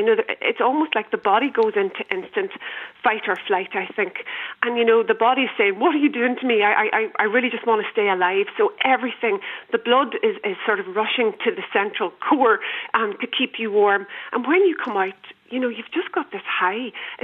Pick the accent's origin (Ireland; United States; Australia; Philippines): Ireland; Inishowen, Ulster; we moved back to Donegal 10 years ago where I'm from. I'm from Inishowen, so it's the peninsula at the very tip of the country, so almost an island on the island.